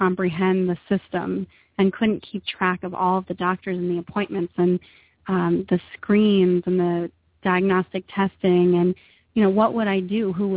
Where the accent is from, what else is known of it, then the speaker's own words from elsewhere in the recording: New York, United States; I'm from New York originally.